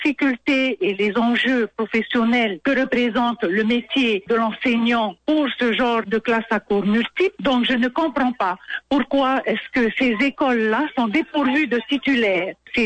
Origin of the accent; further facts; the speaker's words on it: French Polynesia, France; C'est comme si on amenait des suppléants avec 1 an de formation à laisser chez nous au Tuamotu.